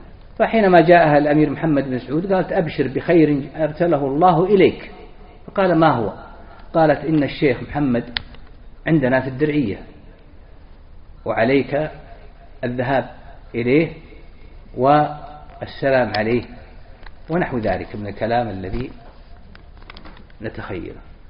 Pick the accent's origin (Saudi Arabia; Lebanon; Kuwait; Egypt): Saudi Arabia; Najd; مثل ما نسميها عندنا في نجد